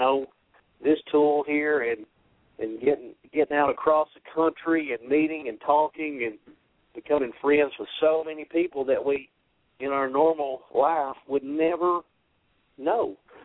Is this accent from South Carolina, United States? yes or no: yes; South Carolina, United States; I grew up in South Carolina.